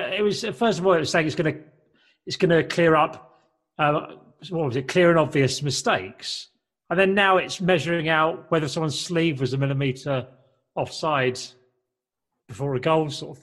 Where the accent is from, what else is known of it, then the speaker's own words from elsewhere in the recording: South East England, United Kingdom; I grew up in Kent in the 1980s